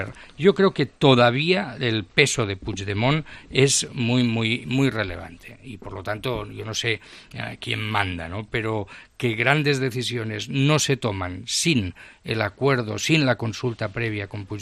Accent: Catalonia, Spain; yo soy más español que la tortilla de patatas, y más catalán que la de patata y cebolla

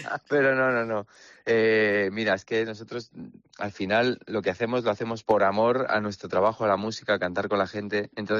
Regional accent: Madrid, Community of Madrid, Spain; Yo empezaba a surfear ahí cuando era un chavalín y soy el típico madrileño que va a surfear a Santander, que de eso está lleno Somo, ¿no? Y además soy de los madrileños que surfean en Santander, que odia a los madrileños que surfean en Santander.

